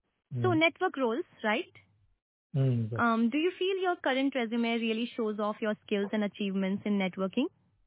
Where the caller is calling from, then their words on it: Gurgaon, Haryana, India; Oh, I'm calling from Gurgaon, Haryana.